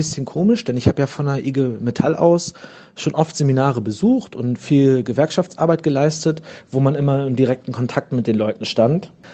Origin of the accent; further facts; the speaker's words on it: Gifhorn, Lower Saxony, Germany; ich komme aus Gifhorn und dort wohne ich an so einem kleinen Seegebiet, das nennt sich Tankumsee, sehr ländlich, sehr schön dort.